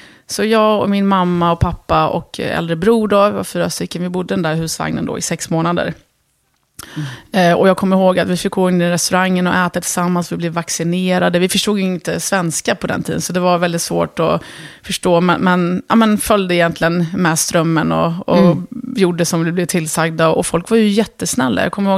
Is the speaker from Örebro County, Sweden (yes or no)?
yes; Örebro, Örebro County, Sweden; Och sen, efter mycket, mycket flyttandes då, runt om i Sverige, så hamnade vi i Örebro. Och där växte jag upp.